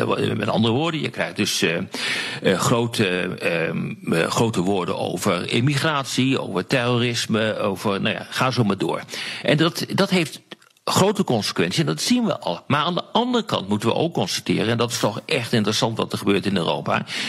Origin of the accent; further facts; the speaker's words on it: Netherlands; Ik ben geen Amerikaan. Ik ben Nederlander. Ik woon hier.